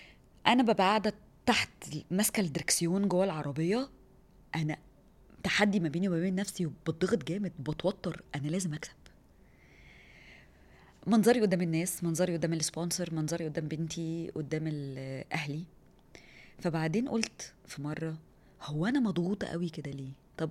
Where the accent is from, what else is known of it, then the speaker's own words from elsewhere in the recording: Egypt; now in United Arab Emirates; يعني ان انا مصريه، ان انا بمثل الامارات